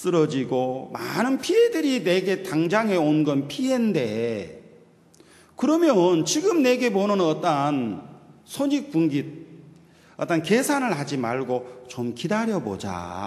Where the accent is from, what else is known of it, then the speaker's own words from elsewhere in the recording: Gokseong, South Jeolla, South Korea; also born or lived in Gyeongsang; 제가 고향은 전라남도 곡성이에요. 그러니까 고흥에서 그리 멀지 않는 곳인데 경상도에서 20년 살다가 이제 전라도로 가는 거예요.